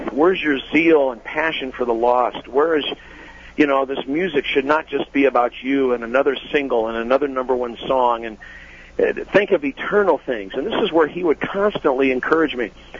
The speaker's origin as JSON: {"language": "English", "town": "Wheaton", "region": "Illinois", "country": "United States", "tie": "born or raised there", "said": "And, hey, I grew up in Wheaton, Illinois. You can't get much more serious than that."}